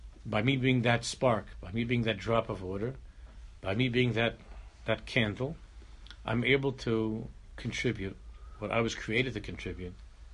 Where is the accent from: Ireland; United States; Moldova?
Ireland; Anyway, it's the nafkim. I'm an Irish guy. Both expressions are Irish.